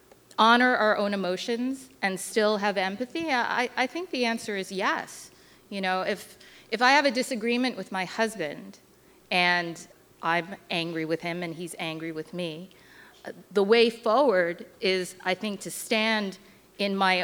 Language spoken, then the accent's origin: English; United States; by virtue of the fact that I'm Chinese American, am less safe than my husband may be.